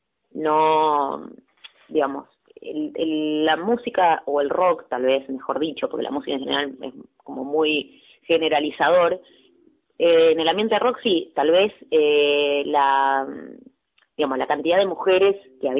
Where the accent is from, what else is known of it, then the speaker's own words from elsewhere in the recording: Córdoba, Argentina; Nosotros somos del interior, o sea, somos de Córdoba